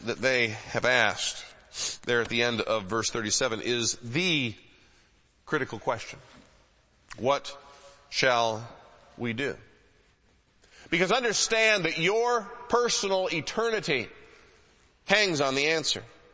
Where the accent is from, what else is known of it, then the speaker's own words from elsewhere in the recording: Detroit, Michigan, United States; I grew up in the Metro Detroit area, far enough out to be safe, but close enough so I could go to a Tiger ball game if I wanted to.